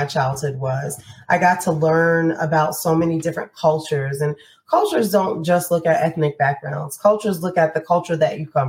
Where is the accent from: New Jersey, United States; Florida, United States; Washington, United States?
New Jersey, United States; Jersey City; now in Lehigh, United States; So I grew up in Jersey City, New Jersey, the most diverse city in the country. And now I live in Lehigh.